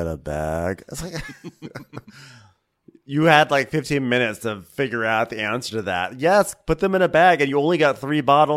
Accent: New York, United States; Sorry, I'm from New York.

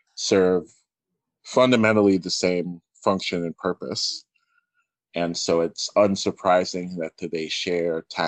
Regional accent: United States; you know, as a Nigerian American person, and just given how large and how long and how influential the NSARS protests were, I think looking at Nigeria makes some sense.

